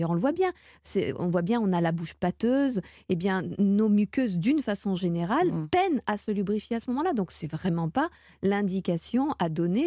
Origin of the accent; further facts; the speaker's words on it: France; Nous sommes français